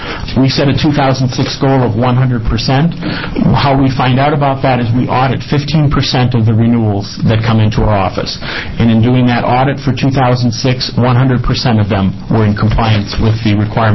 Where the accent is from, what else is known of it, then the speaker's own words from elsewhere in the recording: Wisconsin, United States; moved away; I don't sound like I'm born and raised in Oregon. I hail from the state of Wisconsin, and it's my hope that you won't hold that against me